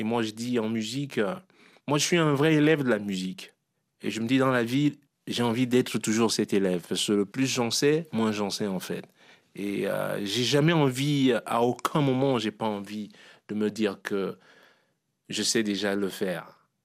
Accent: Douala, Littoral, Cameroon; quand j'ai grandi à Douala

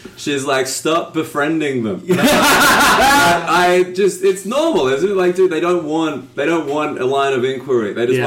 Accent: Australia; If you're going to go to prison as an Australian, you want to go to Indonesia.

